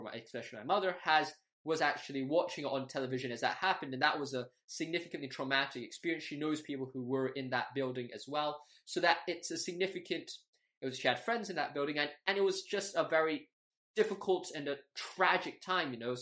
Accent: Hong Kong; I grew up in Hong Kong all my life. I've only been to America twice

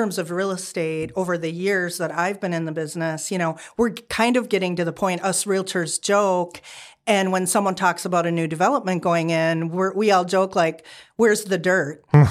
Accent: Minnesota, United States; because I am from Minnesota. I grew up there, so I have a lot of family and friends there.

